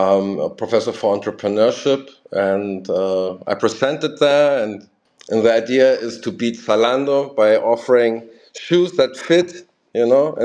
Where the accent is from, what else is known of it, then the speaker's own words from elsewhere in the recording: Ajijic, Jalisco, Mexico; moved away as an adult; also born or lived in Mexico City; now in Germany; And I was, I grew up in Ajijic, a small town in Mexico next to the Chapala Lake.